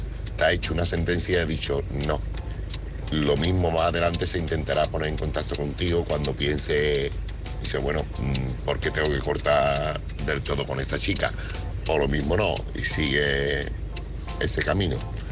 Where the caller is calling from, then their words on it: Seville, Andalusia, Spain; corresponsal de Sevilla.